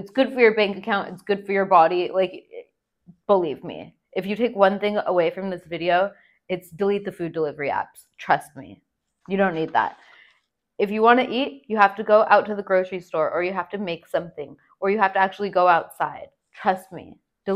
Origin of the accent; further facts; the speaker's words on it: California, United States; I'm from Sonoma County, Northern California.